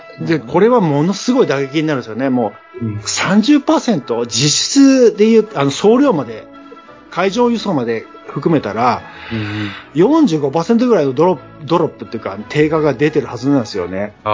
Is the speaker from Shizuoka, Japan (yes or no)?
yes; Shimizu, Shizuoka, Japan; 私の地元清水の、